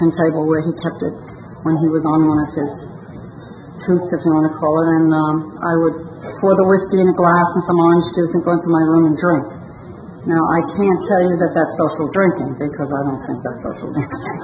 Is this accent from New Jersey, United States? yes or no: no; Brooklyn, New York, United States; I grew up in Brooklyn. That was the problem to start.